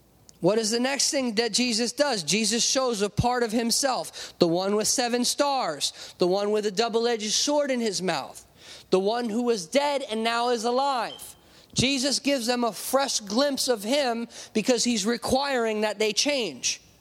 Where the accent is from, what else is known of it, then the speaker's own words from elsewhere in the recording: United States; But we, you know, it's hard for us to hear that because we're American.